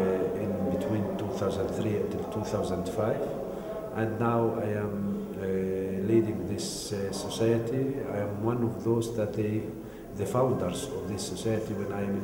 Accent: West Bank, Palestine; English is a second language; I'm from Ramallah district.

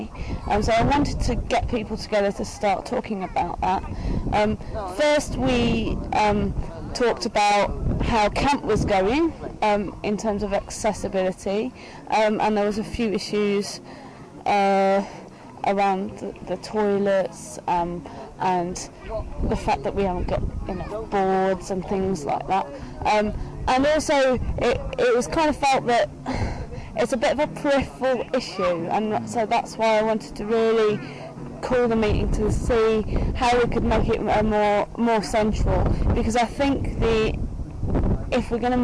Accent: London, United Kingdom; I come from North London, and I'm a wheelchair user.

